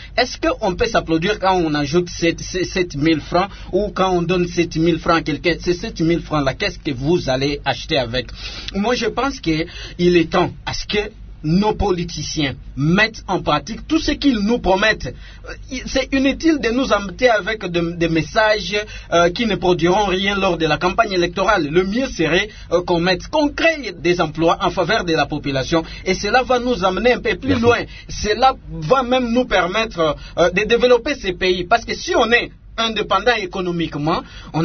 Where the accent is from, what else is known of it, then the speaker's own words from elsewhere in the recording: Kindu, Maniema, DR Congo; now in Kinshasa, Congo (DRC); les médecins chez moi à Kindu sont allés dans les différentes rues pour contester leur situation économico-sociale